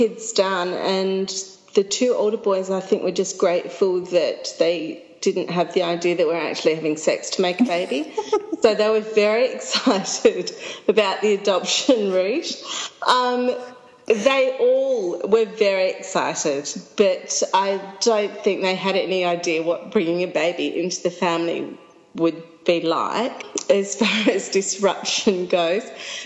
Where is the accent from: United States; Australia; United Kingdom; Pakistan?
Australia; decided that being Australian, it would be too difficult. We're back living in Australia at that time